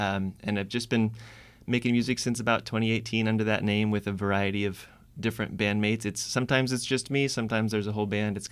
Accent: Seattle, Washington, United States; now in Juneau, United States; I'm not. I'm from Seattle. I've been in Juneau since August.

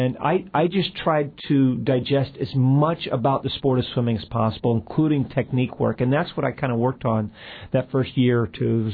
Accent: Florida, United States; also born or lived in Colorado; You know, born and raised in Florida. I'm a third-generation Floridian.

